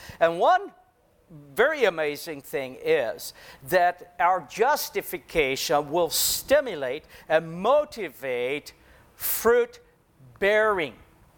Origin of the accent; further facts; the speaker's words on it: South Africa; now in United States; I said to the lady, I'm here from South Africa, and I would like to apply for a driver's license.